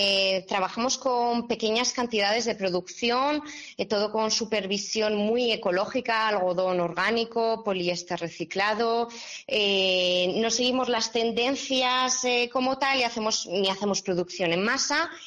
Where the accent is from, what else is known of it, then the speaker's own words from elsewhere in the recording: Segovia, Castile and León, Spain; Yo quería volver a Segovia, de donde soy, donde tengo mi familia y mis amigos